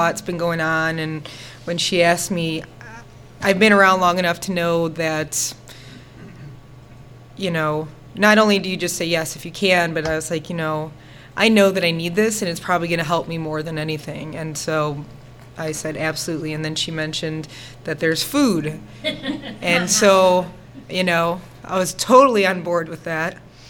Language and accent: English; Chicago, Illinois, United States; I was born and raised in Chicago. I had a good childhood.